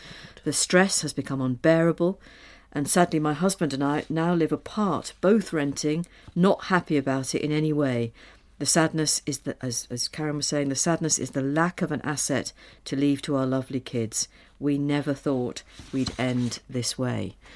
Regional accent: Liverpool, North West England, United Kingdom; I should say I'm not from London. I'm from Liverpool.

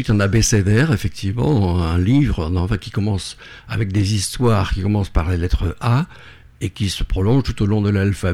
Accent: Entre-Deux, Réunion; also born or lived in Saint-Pierre / Petite-Île; j'ai vécu à l'Entre-deux toute ma vie, mais je suis né à Saint-Pierre. Et on a vécu quelques années à Petite-Île. Et à l'âge de 5 ans, mon père a acheté une maison à l'Entre-deux, où nous avons vécu, mes frères, mes sœurs et moi, tout au long de notre vie

